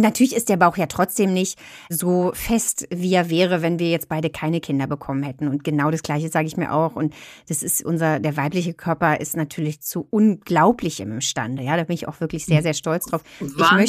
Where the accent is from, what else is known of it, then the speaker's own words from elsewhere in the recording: Berlin, Germany; ich komme ja aus West-Berlin